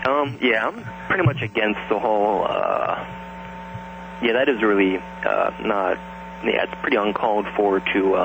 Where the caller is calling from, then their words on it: Pennsylvania, United States; from Centre County, Pennsylvania.